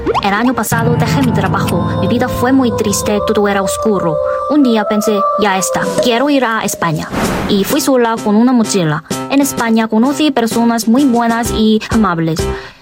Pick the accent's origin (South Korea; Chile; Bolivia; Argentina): South Korea; Spanish is a second language; soy coreana.